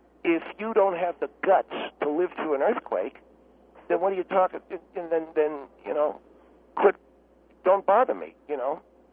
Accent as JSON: {"language": "English", "region": "California", "country": "United States", "said": "because he was from Alaska and I came from California."}